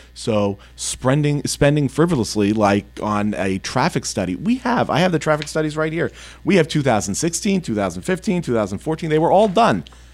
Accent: Baldwin, New York, United States; Well, I grew up in Baldwin. I went through Baldwin Public Schools.

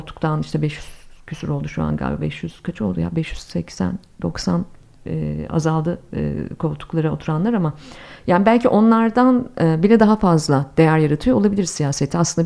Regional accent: Ankara, Turkey; Türkiye'de ben zaten bir siyasi partinin gençlik kollarından yetişmeyim. Ankaralıyım. Ankara'da genel merkezde yetiştim. Cumhuriyet Halk Partisi genel merkezinde büyüdüm yani.

